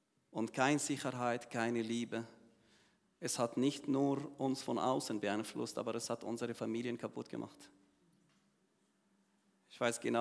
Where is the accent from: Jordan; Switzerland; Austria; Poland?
Jordan; German is a second language; ich komme aus Jordanien. Ich bin in einer muslimischen Familie aufgewachsen. Aber ich bin kein Jordanier. Meine Familie stammt aus Jerusalem in 1967. In den 6-Tage-Krieg sind geflüchtet nach Jordanien.